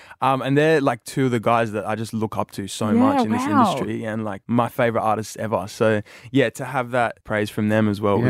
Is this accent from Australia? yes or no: yes; Australia; even though I am Australian